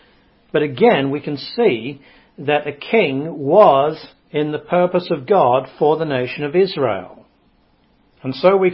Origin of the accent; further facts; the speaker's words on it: England, United Kingdom; now in United States; I'm an Englishman, and when I hear the word scepter, I think automatically of king or queen. Now, being in America